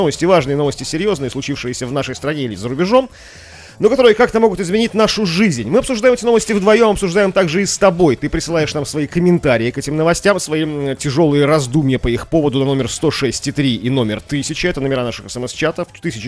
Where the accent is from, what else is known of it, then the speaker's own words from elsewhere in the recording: Saint Petersburg, Russia; Мы, петербуржцы, да, умеем бояться